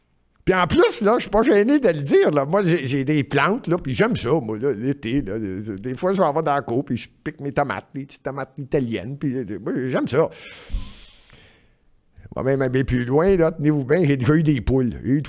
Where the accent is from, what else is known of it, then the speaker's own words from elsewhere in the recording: Montreal, Quebec, Canada; Je suis un Montréalais, je venais à Montréal, puis je ne partirai pas de Montréal, puis j'adore.